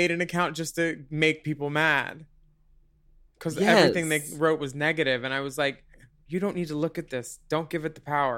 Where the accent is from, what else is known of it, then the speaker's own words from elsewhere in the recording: Pennsylvania, United States; Because we're girls from Pennsylvania, babes.